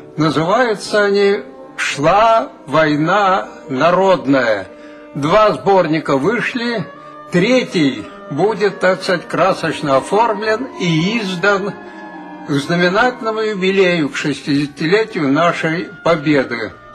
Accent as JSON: {"language": "Russian", "region": "Urals", "country": "Russia", "tie": "born or raised there", "lives_now": "Belarus", "said": "Я поздравляю жителей моего родного города на Урале, города Царапова. Я поздравляю администрацию и жителей моего второго родного города Чернушки"}